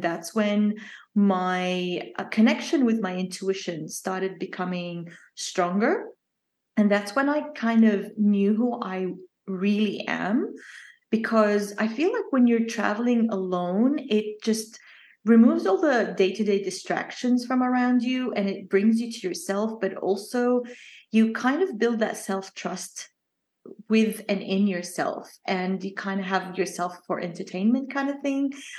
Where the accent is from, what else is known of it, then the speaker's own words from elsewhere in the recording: Jordan; I grew up in the Middle East. And at the time and the upbringing that we had at home, it was quite like an impossible dream for me to even think about traveling or leaving Jordan